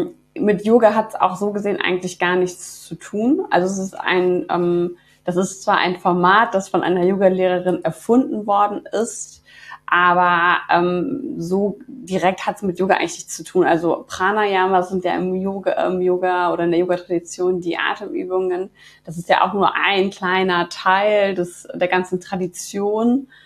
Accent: Bonn, North Rhine-Westphalia, Germany; now in Bad Honnef, Germany; Ich komme aus Bonn und wohne auch in Bonn, beziehungsweise mittlerweile in Bad Honnef.

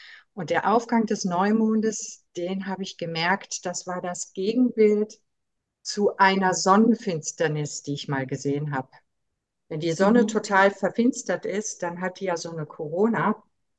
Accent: Cologne, North Rhine-Westphalia, Germany; born there; ich bin ja in Köln geboren

